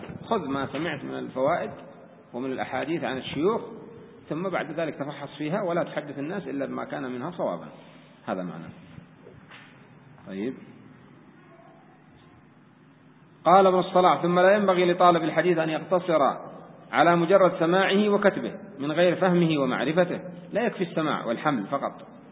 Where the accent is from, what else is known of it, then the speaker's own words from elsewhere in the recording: Yemen; إذا عمل فتنة كما هو حاصل عندنا في اليمن